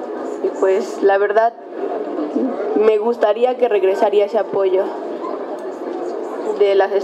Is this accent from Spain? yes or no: no; Puebla, Mexico; Bueno, yo vengo de Puebla.